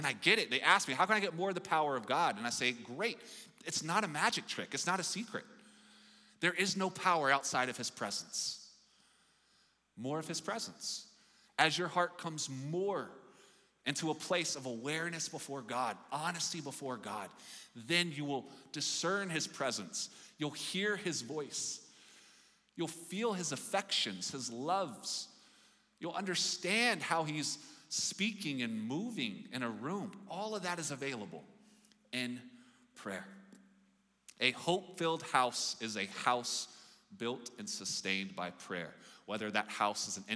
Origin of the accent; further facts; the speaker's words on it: Ireland; And part of it is strange, though I get it as an Irishman. I definitely get it.